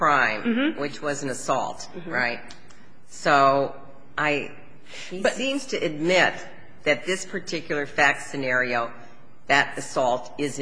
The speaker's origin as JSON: {"language": "English", "region": "New York", "country": "United States", "said": "You know, I'm from New York, right?"}